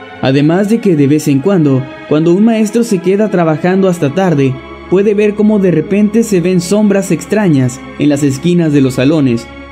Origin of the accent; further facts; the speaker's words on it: Chile; Cuando iba a la escuela en séptimo básico, como se dice en mi país, Chile, yo siempre me sentaba en el medio del salón